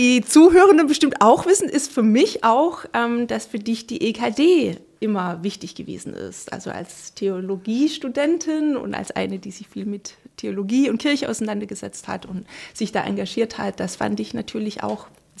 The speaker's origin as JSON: {"language": "German", "town": "Bad Urach", "region": "Baden-Württemberg", "country": "Germany", "tie": "born or raised there", "said": "Also in der Nähe dann von Tübingen bin ich aufgewachsen."}